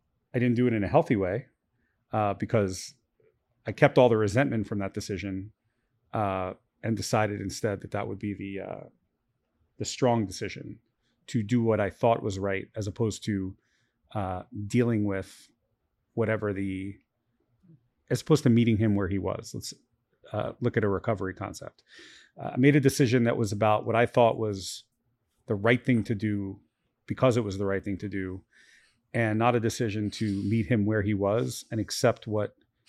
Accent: Brooklyn, New York, United States; also born or lived in Baltimore; So I grew up as a kid in South Brooklyn in Gravesend, Coney Island, near Coney Island.

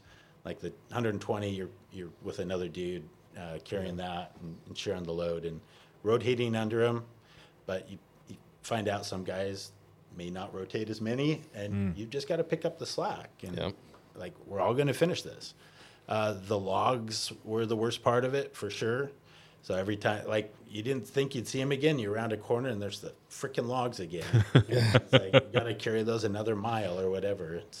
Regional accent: Washington, United States; So I grew up in Washington, and I have a brother that lives in Seattle.

